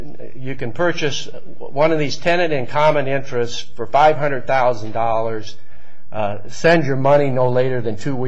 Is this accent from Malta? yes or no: no; Iowa, United States; I'm being from Iowa. You heard of the little old lady from Dubuque.